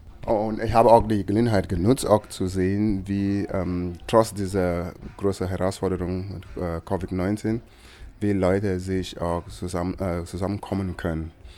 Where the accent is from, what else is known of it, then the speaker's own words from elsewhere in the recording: Cameroon; German is a second language; moved away as an adult; now in Erfurt, Germany; Ich wohne in Erfurt seit 14 Jahren. Ja. Und ich stamme aus Southern Kameruns.